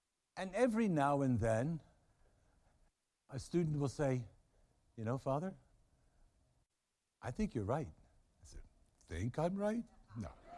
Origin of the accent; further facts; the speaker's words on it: Baltimore, Maryland, United States; And mind you, I'm from Baltimore.